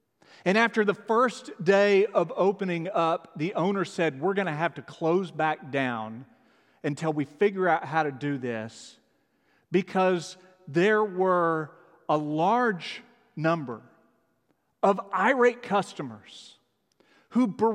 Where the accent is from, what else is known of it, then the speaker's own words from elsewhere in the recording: Fort Worth, Texas, United States; I'm talking about a woman at a 7-Eleven in my hometown of Fort Worth, Texas, making Fort Worth proud